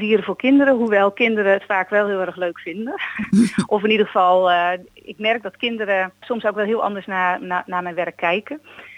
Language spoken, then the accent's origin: Dutch; Nijkerkerveen, Gelderland, Netherlands; now in Gouda, Netherlands; Van oorsprong kom ik uit Nijkerkerveen. Dat is een klein dorpje vlakbij Nijkerk en Amersfoort. En ik ben daar opgegroeid in een landelijke omgeving. Ik kom ook uit een boerenfamilie.